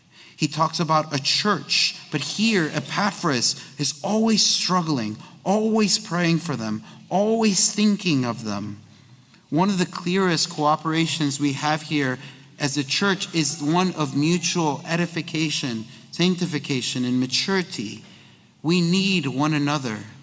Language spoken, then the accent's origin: English; Chicago, Illinois, United States; I grew up in Chicago. You don't want to know your neighbors.